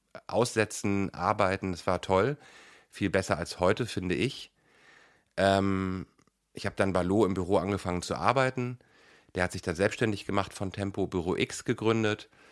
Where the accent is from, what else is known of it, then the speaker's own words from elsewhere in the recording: Hamburg, Germany; born there; ich bin in Hamburg geboren